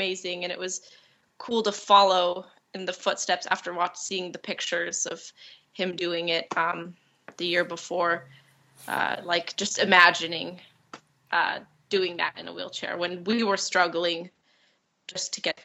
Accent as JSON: {"language": "English", "town": "Birdsview", "region": "Washington", "country": "United States", "said": "I'm from Birdsview, Washington."}